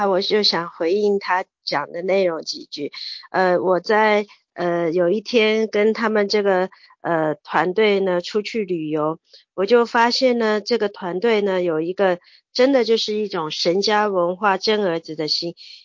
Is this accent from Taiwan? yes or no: yes; Taiwan; 所以从小他就在那个我们台湾人